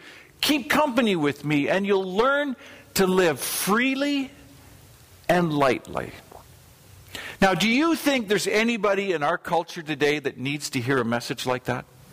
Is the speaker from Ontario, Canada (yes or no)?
no; Calgary, Alberta, Canada; When I grew up in Calgary, we had a paper.